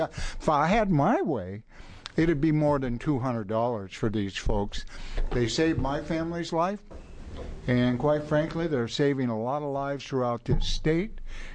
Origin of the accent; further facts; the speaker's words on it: West Lynn, United States; I grew up in West Lynn in Sunset, and our fire hall was at that time probably permanent now. We had a volunteer fire district in West Lynn that saved our house in Sunset and the five children.